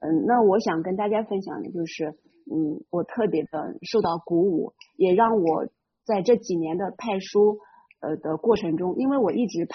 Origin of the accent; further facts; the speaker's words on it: Shenzhen, Guangdong, China; 我来自深圳